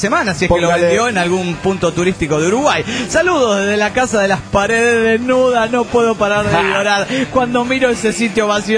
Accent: León, Guanajuato, Mexico; de León, Guanajuato, México.

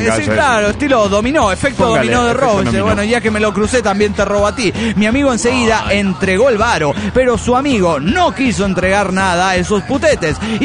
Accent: State of Mexico, Mexico; Soy la cafeinómana del Estado de México.

